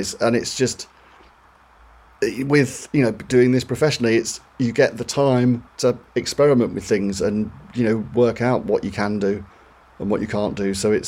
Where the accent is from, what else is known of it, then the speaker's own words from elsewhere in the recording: England, United Kingdom; Well, this is the thing about this is one of the shames about being English, is in the post-Brexit world, it's just a little bit more tricky to travel.